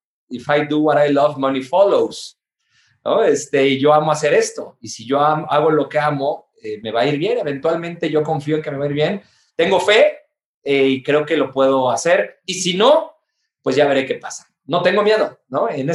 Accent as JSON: {"language": "Spanish", "country": "Mexico", "said": "en mi país, en México"}